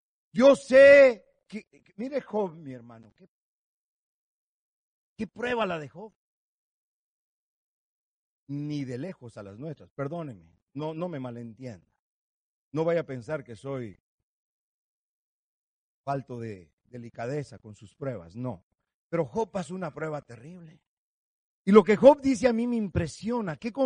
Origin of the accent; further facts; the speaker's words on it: Loja, Ecuador; born there; estaba en una tierra ahí al sur donde yo nací, en Loja